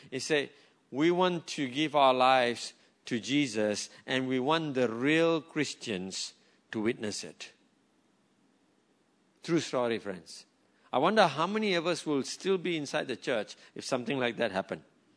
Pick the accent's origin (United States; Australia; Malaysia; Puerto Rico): Malaysia; Yes, I am Malaysian Indian.